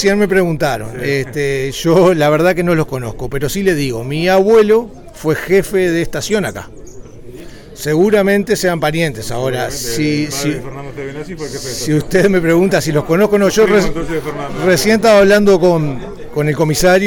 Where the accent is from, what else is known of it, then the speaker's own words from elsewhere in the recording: Las Piedras, Canelones, Uruguay; yo nací en Las Piedras. Yo soy oriundo de Canelones. Mi padre es nacido en Tacuarembó.